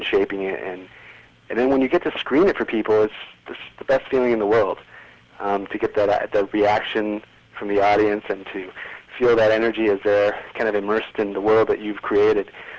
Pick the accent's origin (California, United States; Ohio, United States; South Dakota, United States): California, United States; Anaheim; Yeah, I grew up in Anaheim.